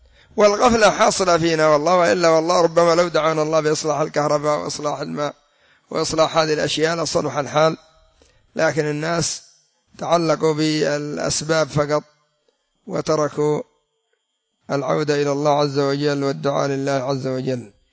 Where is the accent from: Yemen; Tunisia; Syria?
Yemen; حتى سبب تأخر النفط عندنا في اليمن